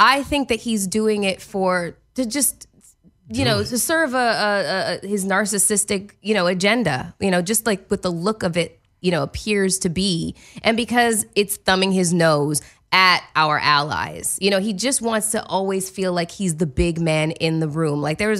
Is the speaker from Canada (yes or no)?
yes; Canada; I'm Canadian.